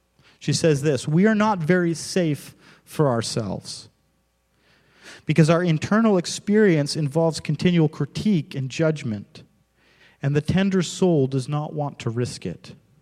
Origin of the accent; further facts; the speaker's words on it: Alberta, Canada; but growing up in Alberta, I experienced it.